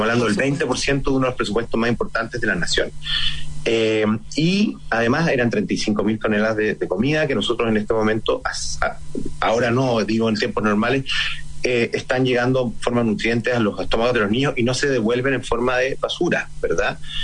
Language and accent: Spanish; O'Higgins, Chile; yo soy de Colchagua, ponte tú, y las celebraciones familiares eran alrededor de la cocina